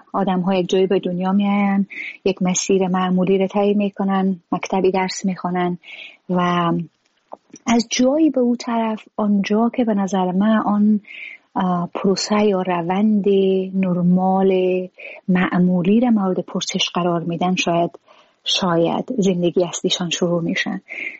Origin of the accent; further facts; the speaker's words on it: Afghanistan; ما در خانواده مهاجر به دنیا آمدیم، سالها در مهاجرت زندگی کردیم. از 7-8 سالگی به افغانستان برگشتیم.